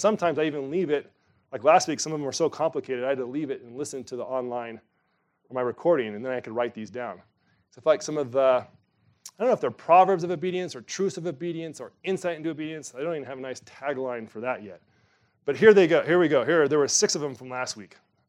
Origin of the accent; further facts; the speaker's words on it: United States; it was a law that, obviously, as an American, I wasn't quite aware of.